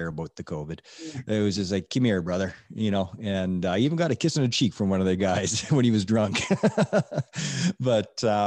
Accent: Edmonton, Alberta, Canada; I'm an Oilers fan because I grew up in Edmonton.

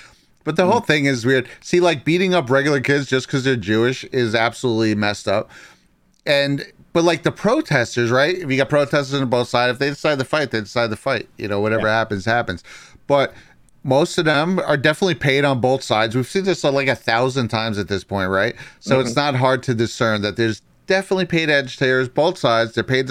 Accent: West Bank, Palestine; I'm from the West Bank.

